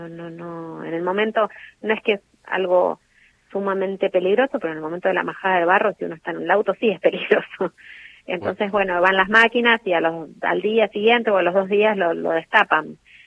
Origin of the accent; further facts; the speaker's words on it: Buenos Aires, Argentina; yo también soy de Buenos Aires, así que voy y vengo